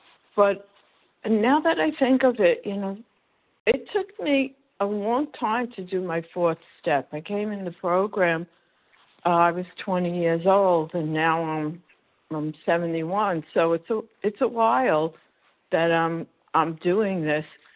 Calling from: Florida, United States; Good morning. I'm calling from Florida.

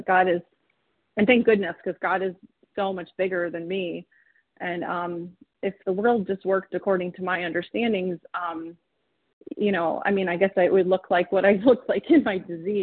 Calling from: Michigan, United States; I'm from Michigan.

